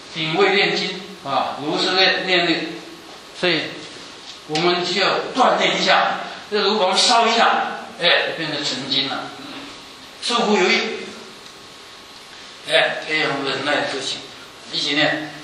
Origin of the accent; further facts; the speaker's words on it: China; now in United States; 像我们从中国来的，在美国受过苦